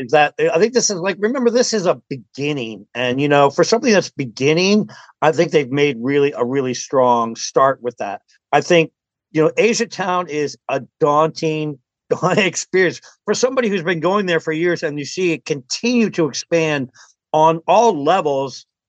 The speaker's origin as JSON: {"language": "English", "town": "Houston", "region": "Texas", "country": "United States", "said": "when I tell them I'm from Houston"}